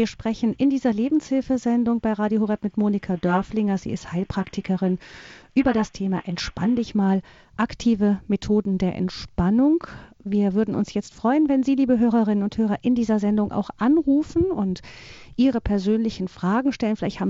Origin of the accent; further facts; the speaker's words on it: Rhineland, Germany; sagt man bei uns im Rheinland dazu